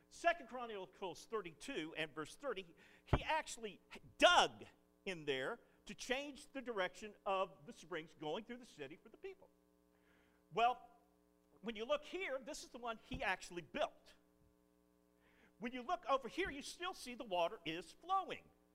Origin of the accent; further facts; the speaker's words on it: Ohio, United States; I grew up in Ohio.